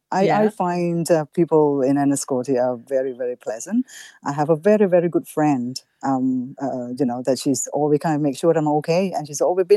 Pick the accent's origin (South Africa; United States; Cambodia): Cambodia; Yes, see, I'm from Cambodia.